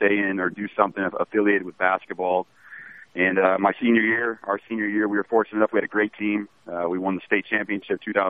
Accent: Arizona, United States; So it was coming from born and raised in Arizona and going up to North Dakota was quite a shocker.

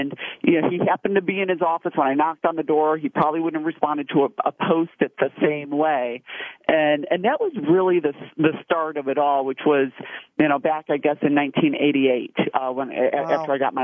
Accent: United States; both as an American and then as a 6-foot-tall female American, certainly you run into a lot of those barriers.

